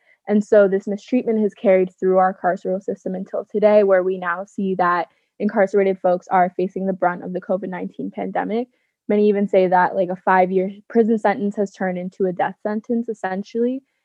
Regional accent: New Jersey, United States; But in case you don't want to look it up, I'm from New Jersey, so that's what I looked at.

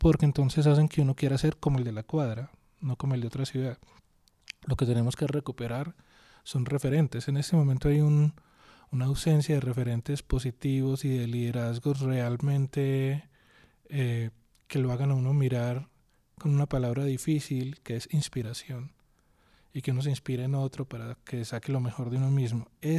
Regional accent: Antioquia, Colombia; Pero como colombianos, vuelvo a la noción de país, siempre lo mejor venía de afuera.

